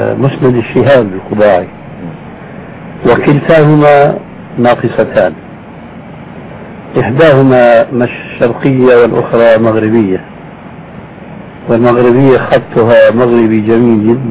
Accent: Syria; وكما يقولون عندنا في الشام بلا طول سيرة

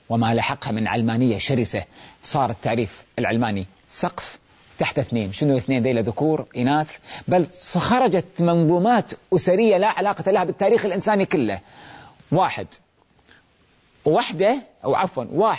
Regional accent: Kuwait; إحنا عندنا في الكويت الدولة تعطي للشاب مساعدة مادية كمهر للزواج

